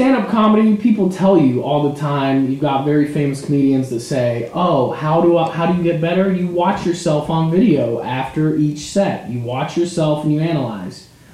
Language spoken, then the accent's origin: English; Kentucky, United States; And I grew up in Woodford County, Kentucky, and I love Woodford County.